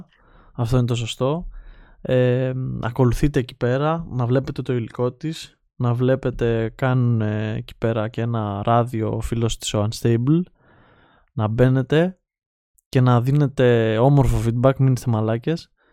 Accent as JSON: {"language": "Greek", "town": "Irakleia", "country": "Greece", "tie": "born or raised there", "said": "Ποιο χωριό, Ηράκλεια, σε ρωτώ."}